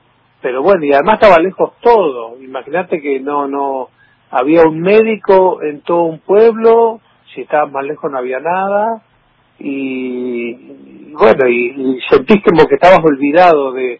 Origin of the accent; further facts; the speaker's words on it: Santa Cruz, Argentina; born there; Yo nací en Santa Cruz, sí.